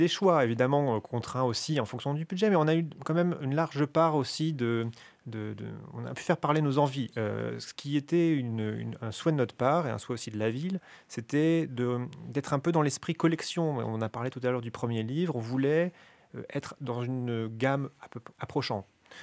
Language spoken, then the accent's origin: French; Pont-Sainte-Maxence, Hauts-de-France, France; born there; Non, je ne suis pas né à Compiègne, je suis né à Pont-Sainte-Maxence.